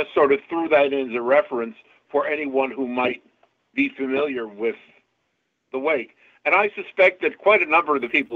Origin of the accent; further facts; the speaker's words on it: Ashland, Massachusetts, United States; So we had a lot of fun last year when people would ask us where we were from, and we say, we're from Ashland.